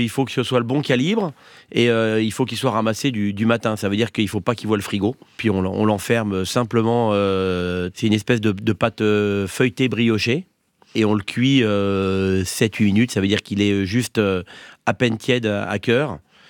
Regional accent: Auvergne-Rhône-Alpes, France; On va dire que je suis pays du Mont-Blanc et aux alentours.

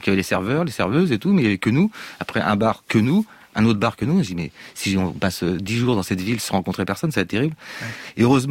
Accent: Brittany, France; étant un peu celte, parce que moi, je suis breton

